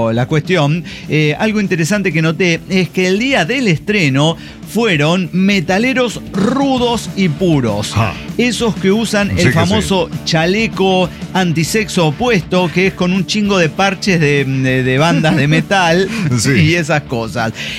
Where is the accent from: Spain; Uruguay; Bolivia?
Bolivia; Tarija; soy de Tarija, Bolivia.